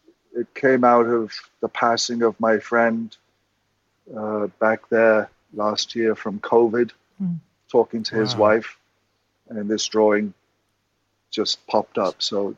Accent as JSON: {"language": "English", "country": "Ireland", "said": "Oh, I think it's just being Irish and confessional."}